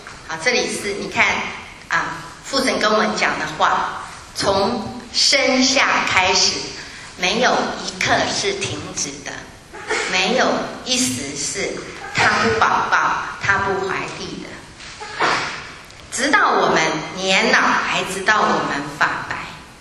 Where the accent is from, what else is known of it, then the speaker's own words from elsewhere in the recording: China; 我们中国人最常说的是什么呢？情人眼里出西施。